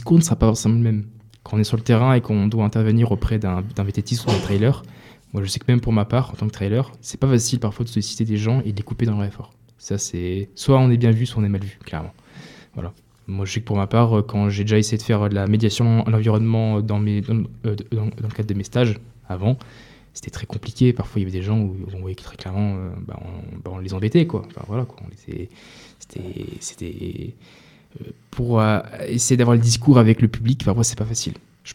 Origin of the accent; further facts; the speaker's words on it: Digne-les-Bains, Provence-Alpes-Côte d'Azur, France; je viens de Digne, donc c'est pas à côté non plus